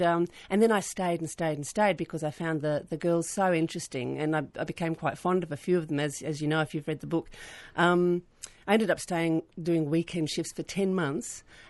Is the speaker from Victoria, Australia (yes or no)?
no; Queensland, Australia; Mum and Dad certainly pushed us towards the arts as kids when we were all growing up in Queensland, actually.